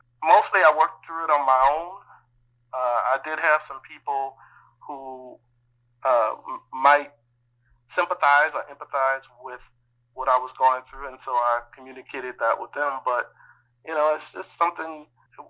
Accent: New Orleans, Louisiana, United States; moved away as an adult; now in Bloomington, United States; I come from New Orleans, and so I came to Bloomington Normal to work

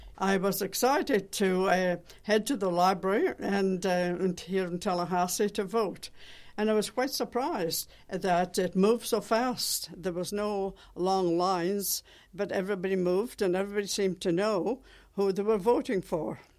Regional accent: Scotland, United Kingdom; I came from the Highlands of Scotland, and I was brought up on a farm

